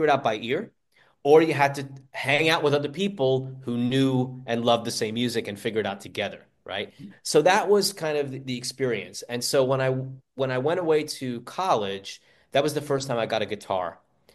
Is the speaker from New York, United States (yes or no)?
yes; New York, United States; growing up in the New York area, that was CBS FM 101.1, Cousin Brucey, you know?